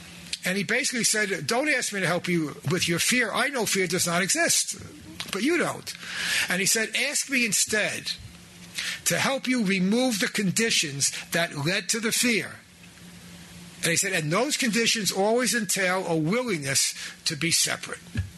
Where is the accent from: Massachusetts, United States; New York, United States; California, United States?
New York, United States; Brooklyn; Now, I grew up in Brooklyn, so I know about that. That's when they were still the Brooklyn Dodgers.